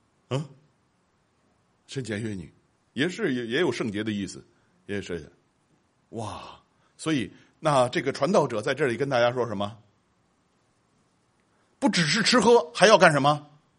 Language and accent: Chinese; China; 我们中国人很强烈的这种观念